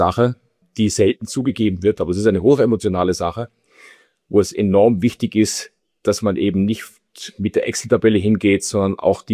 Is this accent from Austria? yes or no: yes; Austria; dass in Deutschland nicht anders als Österreicher, wir sind da eher bei denen, die lange an den Dingen festhalten.